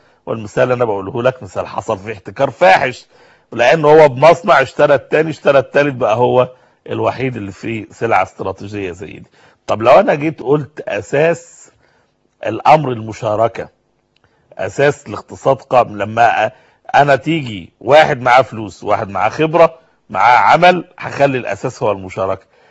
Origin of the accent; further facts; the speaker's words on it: Egypt; إن ممكن حد عندنا في مصر هنا يمكن النموذج ده واضح جدا